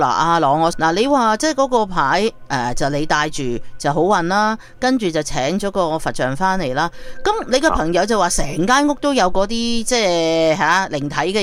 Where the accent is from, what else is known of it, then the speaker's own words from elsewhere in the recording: China; 我哋講翻自己中國啦。我哋中國人好興請啲咩土地啊